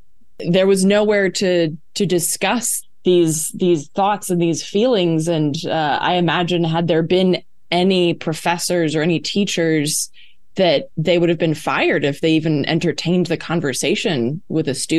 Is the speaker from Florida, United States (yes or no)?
no; North Carolina, United States; I grew up in North Carolina, which is also very, very, very narrow.